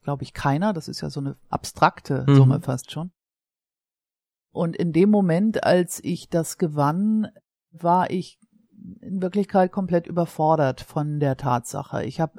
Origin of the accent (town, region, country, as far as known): Hamburg, Germany